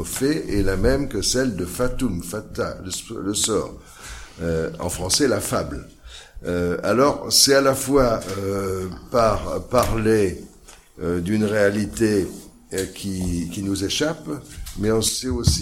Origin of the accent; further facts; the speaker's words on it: Normandy, France; On raconte chez moi au Bocage normand trois histoires de fées.